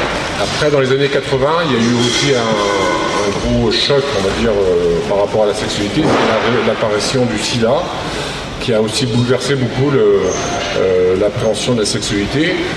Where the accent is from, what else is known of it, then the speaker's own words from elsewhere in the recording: Grenoble, Auvergne-Rhône-Alpes, France; nous sommes de Grenoble.